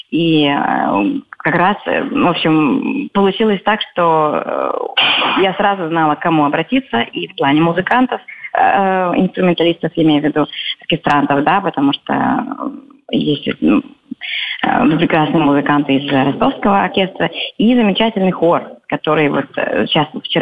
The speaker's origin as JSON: {"language": "Russian", "region": "Saint Petersburg", "country": "Russia", "said": "Я сама из Петербурга, и мы учились вместе в консерватории"}